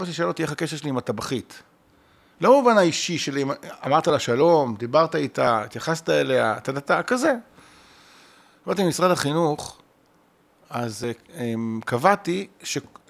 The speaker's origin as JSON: {"language": "Hebrew", "town": "Bat Yam", "region": "Tel Aviv District", "country": "Israel", "tie": "born or raised there", "said": "אני גדלתי בבת ים."}